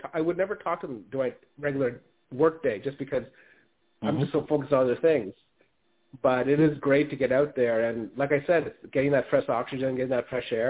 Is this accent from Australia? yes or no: no; Canada; And, you know, as a Canadian, every American state has been so welcoming to me.